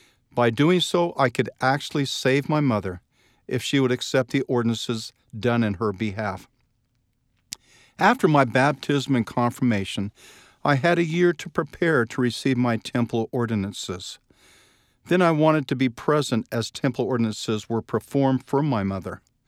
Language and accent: English; Halifax, Nova Scotia, Canada; As I was growing up in Halifax, Nova Scotia, Canada